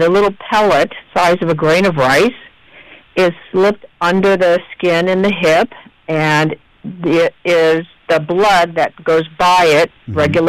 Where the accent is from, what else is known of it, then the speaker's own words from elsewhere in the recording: Kansas City, Missouri, United States; I do. I grew up in Kansas City, and Dr. T, or Gino, was from Kansas City also.